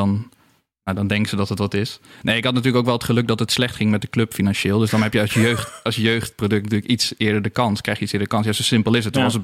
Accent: Roosendaal, North Brabant, Netherlands; En ik kwam zelf ook uit Roosendaal.

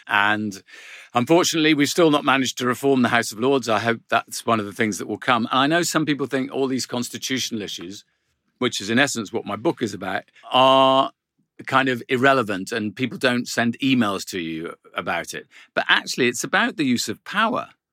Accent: Cardiff, Wales, United Kingdom; born there; Well, I was born in Cardiff.

